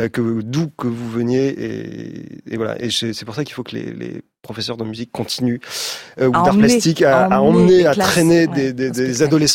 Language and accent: French; Grand Est, France; Moi, je viens de petite vallée des Vosges alsaciennes.